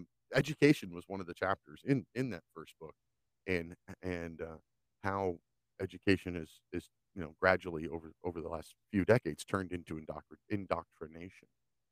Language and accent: English; United States; Things that I saw growing up in America